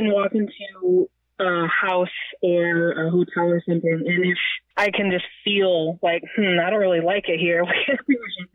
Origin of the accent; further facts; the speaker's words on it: Missouri, United States; Well, I'm just 26, born and raised in Missouri.